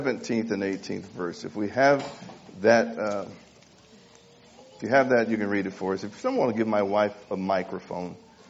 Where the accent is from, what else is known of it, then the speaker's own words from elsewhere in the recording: Sacramento, California, United States; I'm from Sacramento, California.